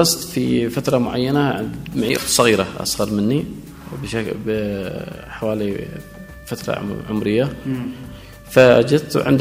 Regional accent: Al Bayda Governorate, Yemen; من محافظة البيضاء مديرية رداع.

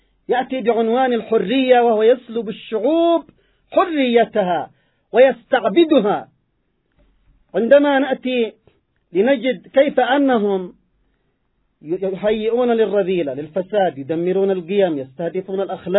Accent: Yemen; ونحن كشعب يمني في المقدمة

